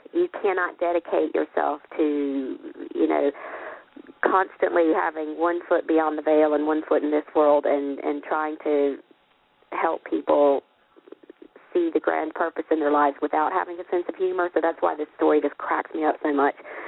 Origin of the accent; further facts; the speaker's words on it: Martinsville, Virginia, United States; I'm launching a book in my hometown of my father's quotes, and on the 4th of May in Martinsville, Virginia